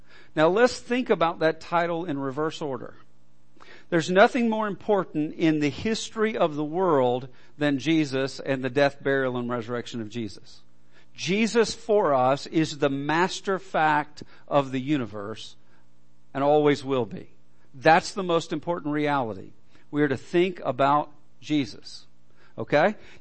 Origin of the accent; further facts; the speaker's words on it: Alabama, United States; I grew up in Alabama. I'm an Alabama football fan.